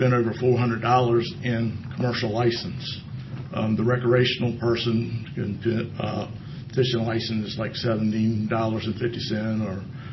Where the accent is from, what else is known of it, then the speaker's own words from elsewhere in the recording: Virginia, United States; I'm from Atchipunga, Virginia, over on the Eastern Shore.